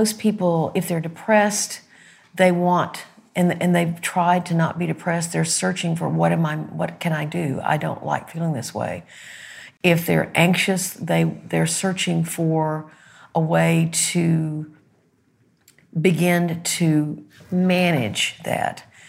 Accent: Arkansas, United States; I mean, I'm from Arkansas.

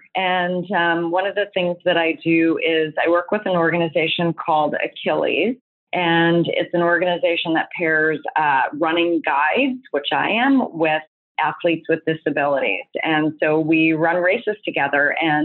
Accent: United States; even coming from Canada to the US, you know, and I'm American.

